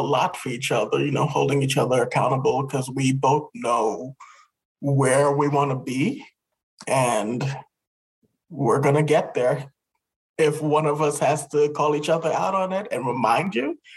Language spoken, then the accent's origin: English; Trinidad & Tobago; like for me being Trinidadian, I am very passionate when I speak.